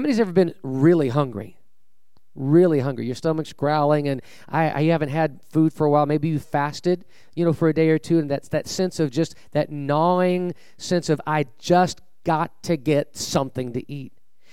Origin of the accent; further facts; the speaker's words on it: California, United States; I grew up in California, so I know I'm speaking from